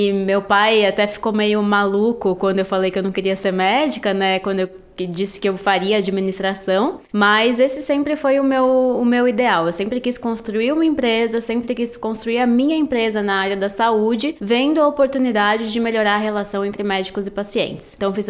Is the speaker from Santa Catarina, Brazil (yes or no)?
yes; Florianópolis, Santa Catarina, Brazil; Eu sou de Florianópolis